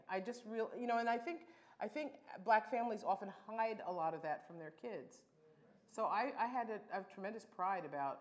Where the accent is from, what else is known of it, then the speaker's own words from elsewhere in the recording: New Jersey, United States; I'm from New Jersey. I live in upstate New York, but I'm from New Jersey.